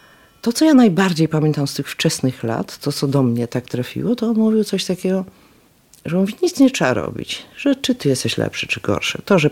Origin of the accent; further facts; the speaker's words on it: Szczecin, West Pomeranian Voivodeship, Poland; moved away as an adult; Ja tu przyjechałam ze Szczecina. 74.